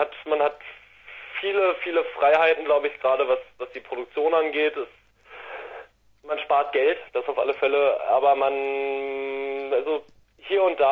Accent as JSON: {"language": "German", "region": "Berlin", "country": "Germany", "said": "Ah, wir kommen aus Berlin. Wir kommen aus der Hauptstadt, genau."}